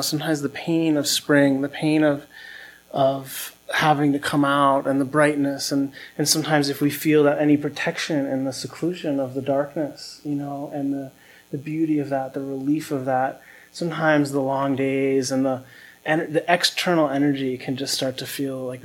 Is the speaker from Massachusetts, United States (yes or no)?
yes; Holyoke, Massachusetts, United States; I live in Hawaii now, but I'm from Holyoke, Massachusetts.